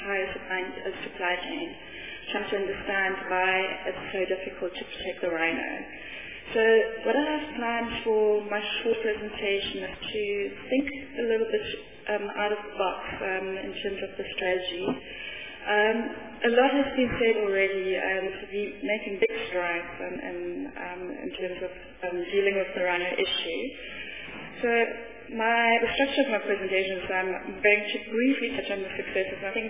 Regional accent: South Africa; I'm also South African. I do have some German heritage, hence the funny two dots on the U.

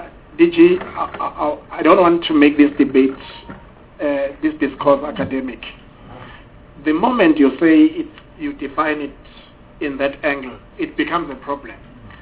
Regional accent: KwaZulu-Natal, South Africa; For instance, I come from Mzimela Traditional Authority. There are 26 headmen.

